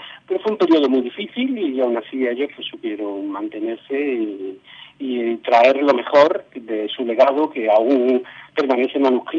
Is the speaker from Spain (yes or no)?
yes; Córdoba, Andalusia, Spain; moved away as an adult; also born or lived in Madrid; yo nací en Córdoba y me crié en Córdoba hasta los 18 años, que marché a Madrid a estudiar la carrera.